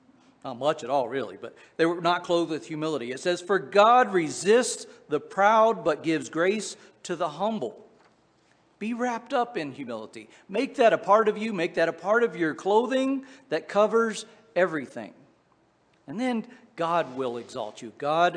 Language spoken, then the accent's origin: English; Appalachia, United States; You know, as a kid, back where I grew up in Appalachia, the phrase, shut your pie hole, was pretty common phrase.